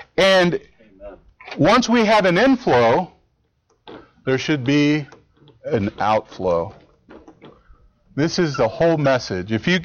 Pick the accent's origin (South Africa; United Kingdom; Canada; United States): United States; Kyle, Texas; You know, I grew up near Austin, but I didn't grow up in Austin. Actually, at the time, it was just a smaller town, a small town called Kyle.